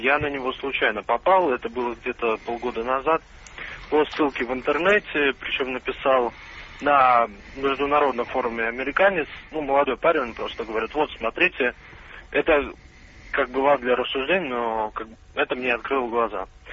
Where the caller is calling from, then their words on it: Saint Petersburg, Russia; я из Санкт-Петербурга звоню.